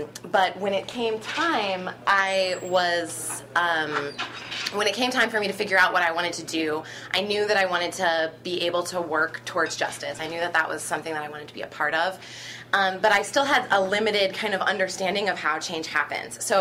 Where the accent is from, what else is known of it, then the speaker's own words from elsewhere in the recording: Texas, United States; Yeah, thanks. I grew up in Texas. I grew up in a really patriotic family. My mom's an Army officer. But also I'm biracial